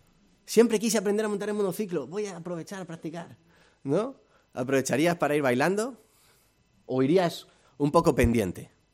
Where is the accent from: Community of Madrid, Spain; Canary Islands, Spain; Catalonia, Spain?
Community of Madrid, Spain; Madrid; Yo que soy madrileño, hijo de madrileños, padre de madrileños, vivo al lado de una calle que son creo que 4 carriles por lado.